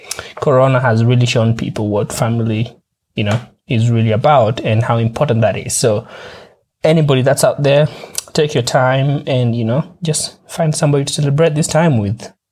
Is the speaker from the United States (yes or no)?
no; Kenya; growing up in Kenya has its advantages and disadvantages. But, you know, the advantage is that you're always outside.